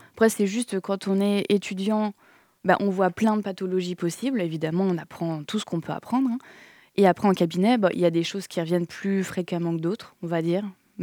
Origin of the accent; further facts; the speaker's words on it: Cholet, Pays de la Loire, France; now in Nantes, France; Parce que donc moi je viens de Cholet